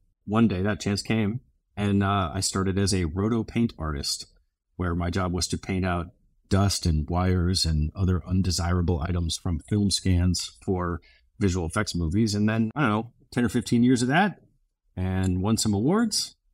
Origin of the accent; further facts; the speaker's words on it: Alaska, United States; now in Los Angeles, United States; When I got to LA, nobody would hire me for anything because I was from Alaska.